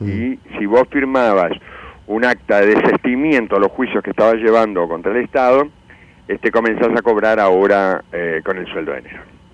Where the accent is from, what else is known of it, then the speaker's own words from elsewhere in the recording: Uruguay; Pero somos uruguayos, tenemos los mismos derechos, tenemos las mismas necesidades